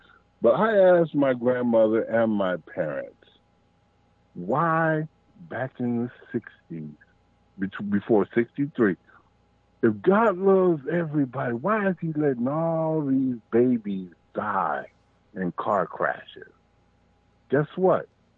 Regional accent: United States; I'm like this. I am an American.

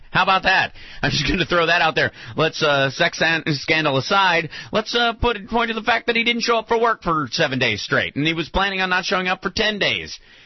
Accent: Kentucky, United States; This is my former home state. I grew up in Kentucky.

